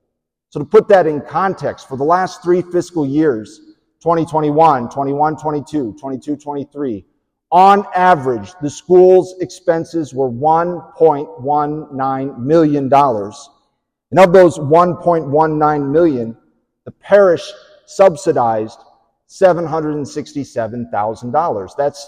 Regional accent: United States; I mean, I'm from Johnson County, right? It's the land of uninspiring modern churches, right?

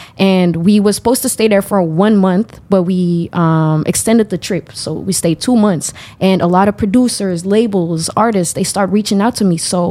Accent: Belgium; I'm 19 years old. I'm Moroccan. I was born and raised in Belgium.

